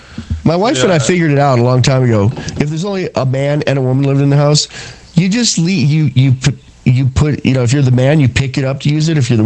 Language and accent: English; Ranchester, Wyoming, United States; I'm from Ranch Chester, Wyoming.